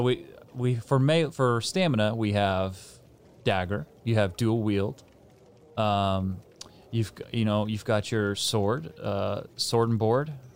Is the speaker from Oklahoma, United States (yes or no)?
no; Indiana, United States; We're both from Indiana.